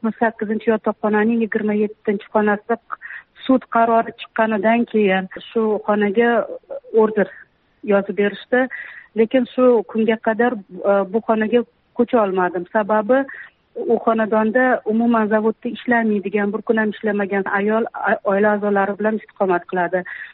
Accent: Samarqand Region, Uzbekistan; born there; now in Tashkent, Uzbekistan; 1973 yılda tug'ilganman, Samarqand viloyatida, Toshkent shahrida, Bektemir tumani, Suvsoz dahasi 29-chi yotoqxona 11-chi xonada vaqtincha farzandim bilan istiqomat qilaman.

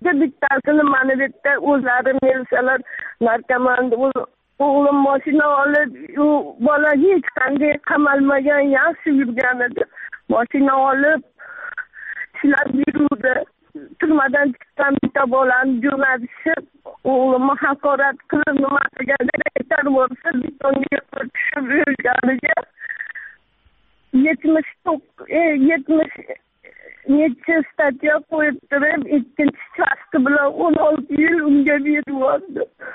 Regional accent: Fergana, Fergana Region, Uzbekistan; Farg'onadanman, Oxundobayev massivdanman.

